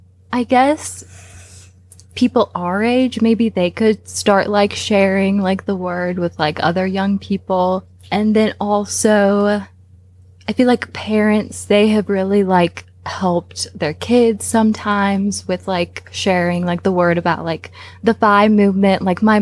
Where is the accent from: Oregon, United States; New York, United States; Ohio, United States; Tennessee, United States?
Tennessee, United States; Nashville; Hi, everyone. … from Nashville.